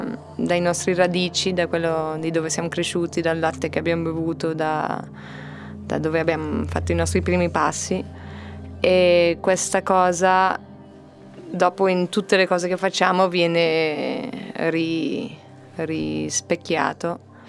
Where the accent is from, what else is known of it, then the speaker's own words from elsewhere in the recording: Kenora, Ontario, Canada; Io sono cresciuta in Canada, a Kenora, Ontario, che è un piccolo paesino sui grandi laghi, e sono cresciuta veramente un po' in mezzo ai boschi.